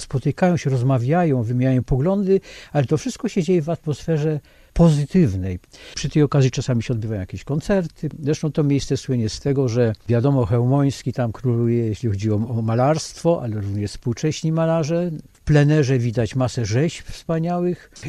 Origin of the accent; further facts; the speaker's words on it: Katowice, Silesian Voivodeship, Poland; Ponieważ urodziłem się w Katowicach, wychowałem się na Śląsku, to do dzisiaj pamiętam moczkę bożonarodzeniową.